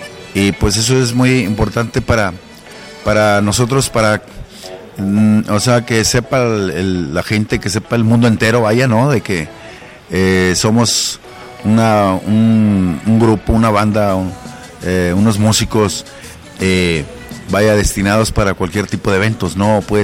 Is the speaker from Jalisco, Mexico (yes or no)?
no; Monterrey, Nuevo León, Mexico; yo allá en Monterrey, mi tierra, empecé con este género, pues como te digo, ya hace más de 25 años